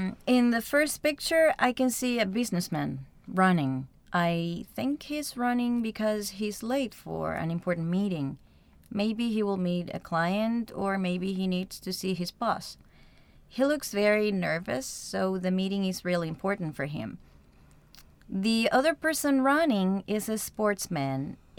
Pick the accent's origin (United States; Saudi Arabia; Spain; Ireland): Spain; Asturias; English is a second language; I am from a small town in Asturias, in the north of Spain.